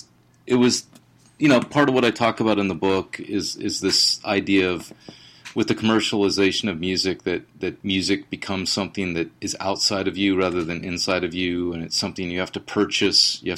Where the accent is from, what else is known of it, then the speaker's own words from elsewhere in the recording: California, United States; I grew up in the suburbs of the Bay Area, you know, in what used to be a middle class neighborhood, working class neighborhood